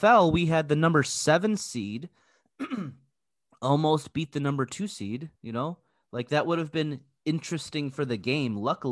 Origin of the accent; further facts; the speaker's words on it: United States; As an American, I want a playoff.